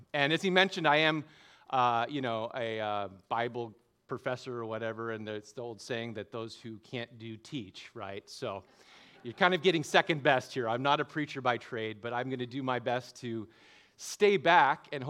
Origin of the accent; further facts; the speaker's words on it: California, United States; also born or lived in Montreal, Canada; My parents divorced, my mother moved to the States, eventually ended up in Northern California. So I'm pretty much a native of this area. I grew up, from 8 years old onwards, I grew up in Northern California. But every summer I spent in Montreal.